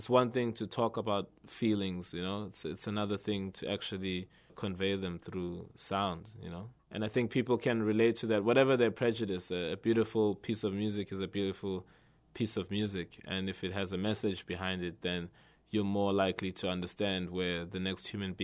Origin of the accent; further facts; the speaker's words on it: South Africa; Well, I'm coming from South Africa